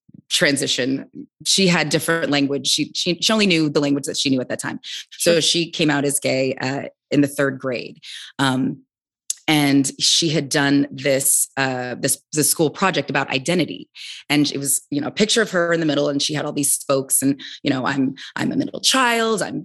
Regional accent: Omaha, Nebraska, United States; now in Bay Area, United States; And we're from Omaha, Nebraska, the north side. So it's just even smaller.

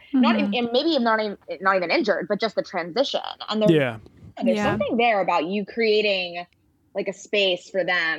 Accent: San Diego, California, United States; now in Los Angeles, United States; I mean, I live in Los Angeles. I grew up in San Diego.

